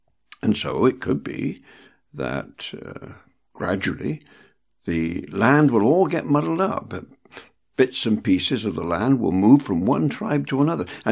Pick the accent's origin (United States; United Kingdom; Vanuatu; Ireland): United Kingdom; England; Now, I'm an Englishman.